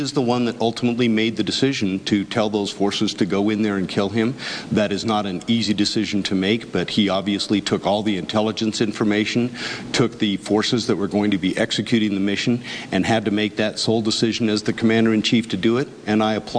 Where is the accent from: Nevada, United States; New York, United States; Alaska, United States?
Nevada, United States; Carson City; Well, I grew up in Carson High School, graduated from Carson High, went off to the Naval Academy, and then served 26 years in the Navy.